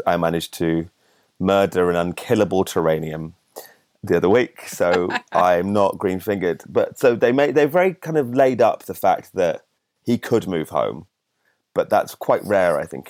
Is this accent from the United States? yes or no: no; Solihull, West Midlands, United Kingdom; because I'm from Solihull in the West Midlands, just south of Birmingham.